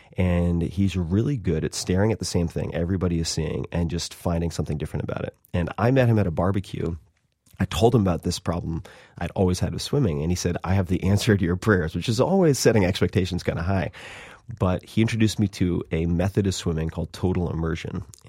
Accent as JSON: {"language": "English", "region": "New York", "country": "United States", "tie": "born or raised there"}